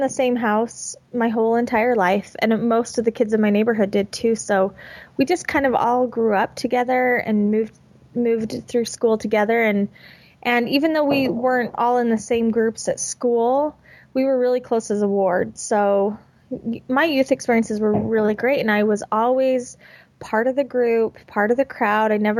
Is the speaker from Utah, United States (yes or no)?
yes; Murray, Utah, United States; Murray is just south of Salt Lake. It's kind of tucked in between Salt Lake and Sandy, Utah.